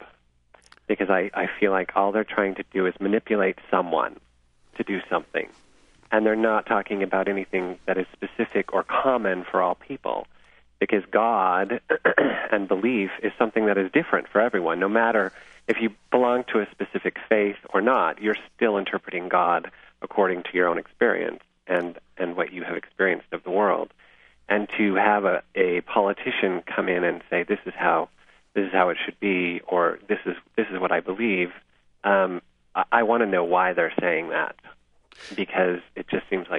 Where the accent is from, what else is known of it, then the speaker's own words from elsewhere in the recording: Salt Lake City, Utah, United States; Well, I grew up in a very religious town. I grew up here in Salt Lake City.